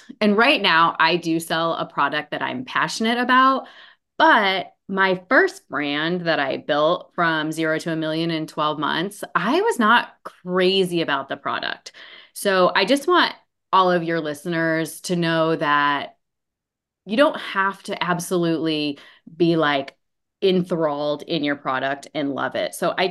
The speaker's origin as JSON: {"language": "English", "town": "San Diego", "region": "California", "country": "United States", "tie": "born or raised there", "lives_now": "Austin, United States", "said": "I live in Austin, Texas, but I grew up in San Diego."}